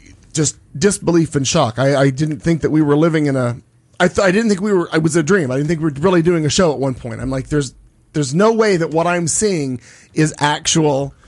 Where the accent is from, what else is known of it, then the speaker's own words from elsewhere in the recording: United States; not only as an American, but as a gay man in this world